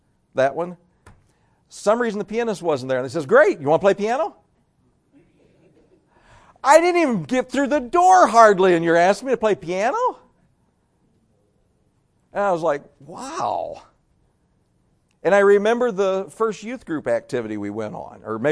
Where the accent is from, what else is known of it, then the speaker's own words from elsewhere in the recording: Northern United States, United States; and I grew up in the North, you know, an only child.